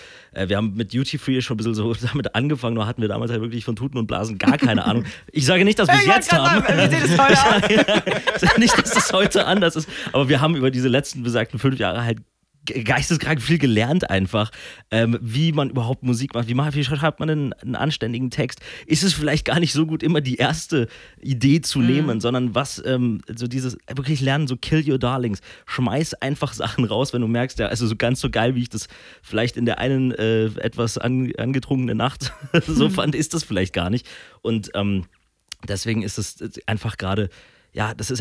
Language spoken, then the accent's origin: German; Munich, Bavaria, Germany; Wir sind alle in München aufgewachsen und wir lieben diese Stadt einfach über alles.